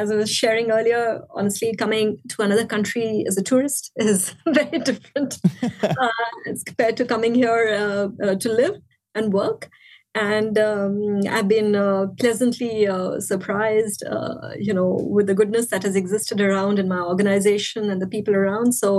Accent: India; I come from India, right?

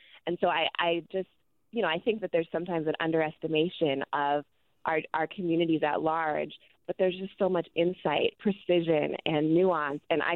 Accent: Atlanta, Georgia, United States; moved away as an adult; also born or lived in New Jersey; now in Durham, United States; I was actually born in New Jersey, and I grew up in Atlanta. And I moved to Durham as an adult.

